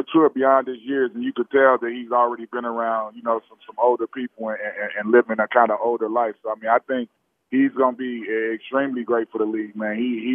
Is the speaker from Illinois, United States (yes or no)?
yes; Chicago, Illinois, United States; Fortunately for me, I was from Chicago, so it never really mattered to me what anybody said